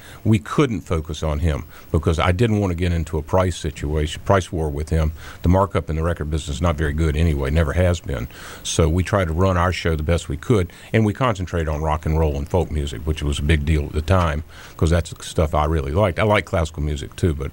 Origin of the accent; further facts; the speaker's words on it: Durham, North Carolina, United States; now in Chapel Hill, United States; So I'm from Durham originally. I was born in Durham.